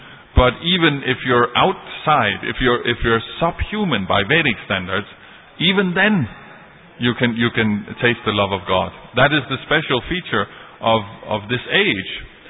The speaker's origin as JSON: {"language": "English", "country": "Denmark", "said": "I'm from Denmark. Denmark is the most atheistic place in the world, except Sweden, which is the country right next to."}